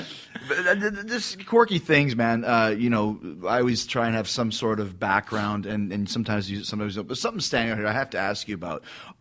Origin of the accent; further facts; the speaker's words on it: Winnipeg, Manitoba, Canada; now in Florida, United States; I live in Florida.